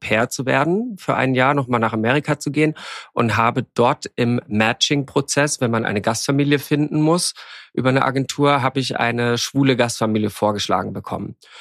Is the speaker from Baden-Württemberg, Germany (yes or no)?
yes; Karlsruhe, Baden-Württemberg, Germany; ich bin ja im konservativen Karlsruhe aufgewachsen in Süddeutschland und damals in 90ern, ich bin 86 geboren, dann in 90ern dort groß geworden